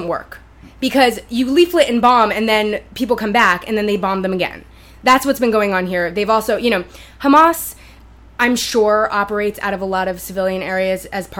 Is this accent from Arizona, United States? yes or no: no; New York City, New York, United States; I grew up in New York City.